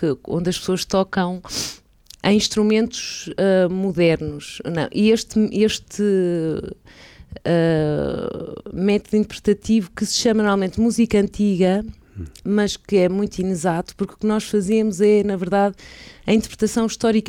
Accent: Braga, Portugal; toco violoncelo, nasci em Braga e estudei aqui no Conservatório, em Braga, depois estive em Lisboa, na Academia da Orquestra Metropolitana

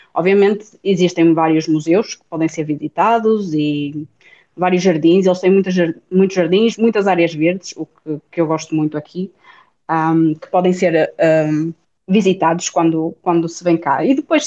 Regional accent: Portugal; acho que principalmente sendo portuguesa, vindo à Irlanda

